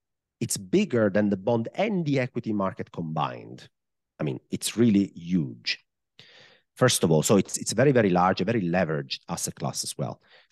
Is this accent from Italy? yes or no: yes; Italy; accent: Italian; English is a second language; Look, I am Italian, I guess. I mean, if somebody didn't know that by my accent at this point in the podcast, I guess it's very clear where I'm from.